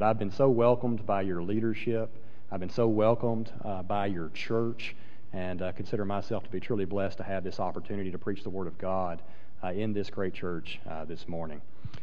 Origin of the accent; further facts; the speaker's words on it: Kentucky, United States; I'm from South Central Kentucky, where I pastor at a church in Bowling Green.